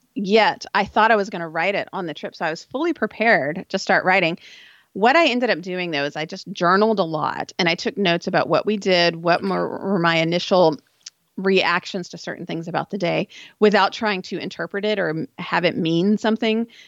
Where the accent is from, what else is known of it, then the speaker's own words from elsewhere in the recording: Austin, Texas, United States; also born or lived in Central Oregon / Turkey; instead of returning back to Central Oregon where we lived, we're going to actually move back to my hometown of Austin.